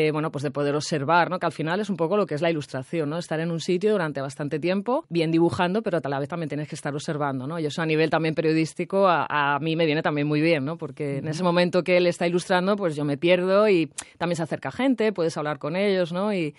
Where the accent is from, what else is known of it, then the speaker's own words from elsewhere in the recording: Madrid, Community of Madrid, Spain; yo soy de Madrid